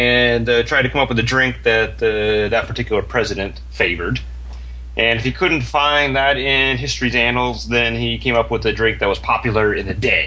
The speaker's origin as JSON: {"language": "English", "region": "Ohio", "country": "United States", "tie": "born or raised there", "said": "And then, of course, from my home state of Ohio, Warren Harding, his drink was 7-7."}